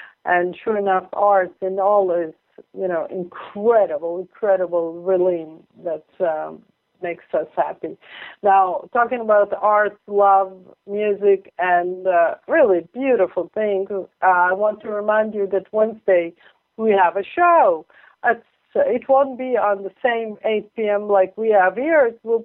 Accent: Israel; also born or lived in Italy; now in United States; when I grew up in Israel, not so many years, because most of my life I've been in America, or Italy, I don't know.

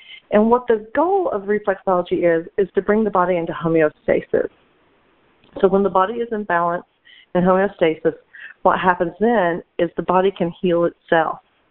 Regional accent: Kentucky, United States; I'm originally from Kentucky, and so this man was in Kentucky, and I would go back to Kentucky early in my career

